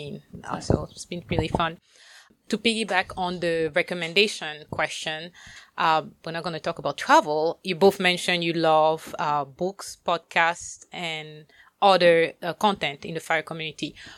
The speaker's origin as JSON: {"language": "English", "country": "Cameroon", "lives_now": "United States", "said": "I'm originally from Cameroon, and I have family living in France"}